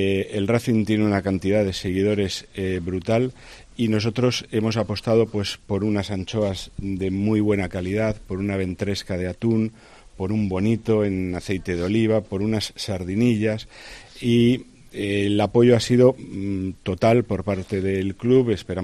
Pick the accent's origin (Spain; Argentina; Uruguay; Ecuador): Spain; Cantabria; como racinguistas, como cántabros